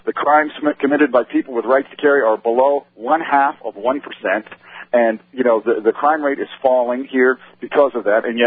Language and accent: English; Dover, New Hampshire, United States; I was born and raised in Dover, New Hampshire